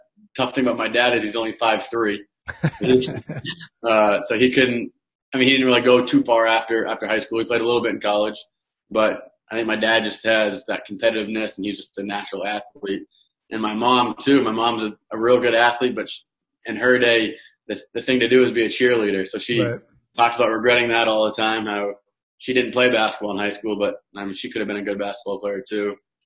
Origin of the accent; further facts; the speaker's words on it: Wayne, Maine, United States; Growing up in the town of Wayne, just a great town to be in. In the summer, there's a lot of tourists that come there.